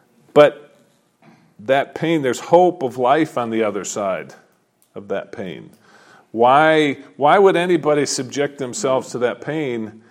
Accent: Michigan, United States; I like winter. I'm from Michigan. You know, I like the cold. I like the snow.

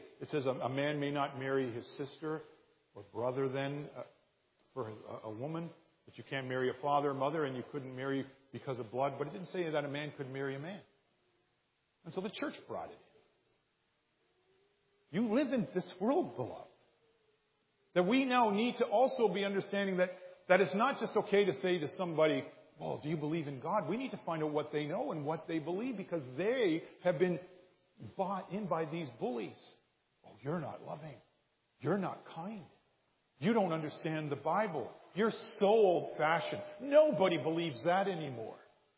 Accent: St. Catharines, Ontario, Canada; in my hometown where I grew up and where I pastored, it was in the St. Catherine Standard newspaper

